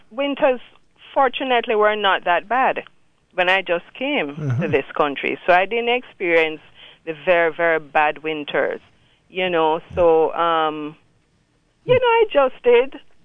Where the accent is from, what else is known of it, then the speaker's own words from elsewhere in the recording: Jamaica; I'm from Jamaica.